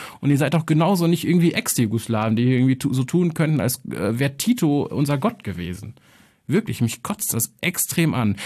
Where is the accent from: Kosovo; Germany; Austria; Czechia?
Kosovo; ich als Kosovare, der jetzt irgendwie sich nicht als besonders nationalstolz, sondern eher als tolerant bezeichnen würde